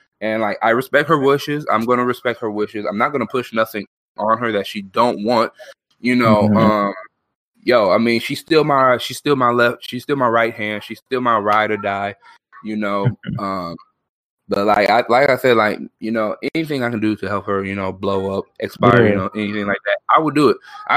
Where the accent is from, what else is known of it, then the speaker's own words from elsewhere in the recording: Michigan, United States; I come from Michigan, born and raised in Michigan, you know.